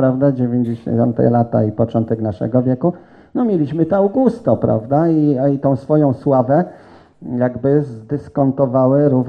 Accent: Kalisz, Greater Poland Voivodeship, Poland; bo z tego jestem bardzo dumny jako kaliszanin

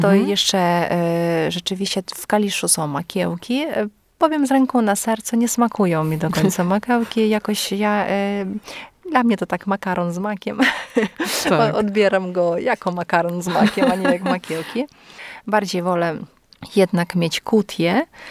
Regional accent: Chervonohrad, Lviv Oblast, Ukraine; Polish is a second language; now in Poland; pochodzimy z miejscowości Czerwonogród, która wody słabo chodzi z Równego, no to to jest niedaleko polskie. Czerwonogród znajduje się 20 km od granicy polsko-ukraińskiej.

